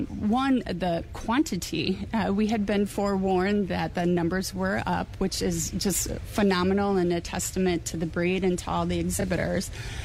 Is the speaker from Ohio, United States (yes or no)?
no; Wisconsin, United States; Well, I come from Waukesha County, and for anyone in Wisconsin kind of knows the history that that used to be cow capital of the world